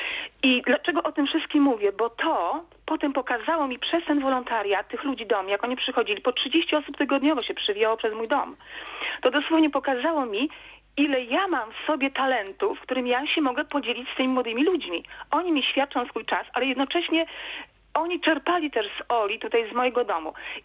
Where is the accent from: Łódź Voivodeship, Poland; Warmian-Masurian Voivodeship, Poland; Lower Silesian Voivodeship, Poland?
Warmian-Masurian Voivodeship, Poland; Elbląg; a w ogóle pochodzę z Elbląga